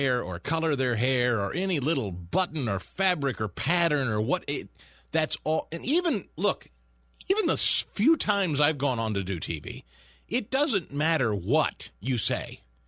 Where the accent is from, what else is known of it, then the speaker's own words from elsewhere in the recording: Midwest, United States; back when I grew up in the Midwest and you'd hear, you know, old farmers talk about the long dry spell.